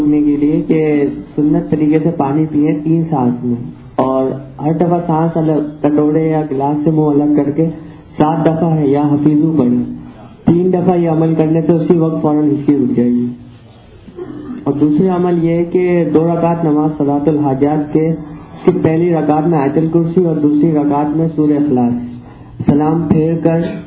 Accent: Karachi, Sindh, Pakistan; میں کراچی سے آیا ہوں.

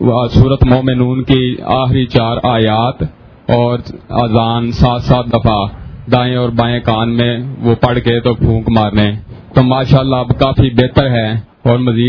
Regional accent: Gujranwala, Punjab, Pakistan; اور میں گجرانوالہ سے تعلق رکھتا ہوں۔

